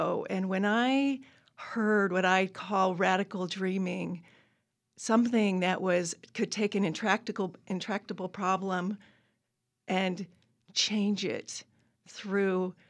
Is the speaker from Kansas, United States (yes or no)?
no; Oregon, United States; also born or lived in Portland; I was born in Portland but grew up in Southern Oregon.